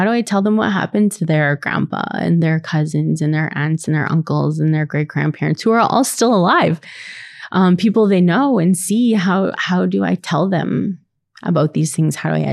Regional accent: Kamloops, British Columbia, Canada; people used to call us wagon burners and we're from Kamloops, you know

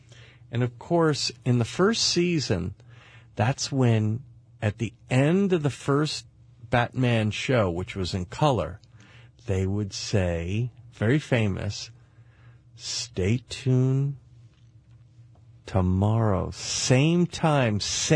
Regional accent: New York, United States; born there; I was born in New York, and I had no preparation for this.

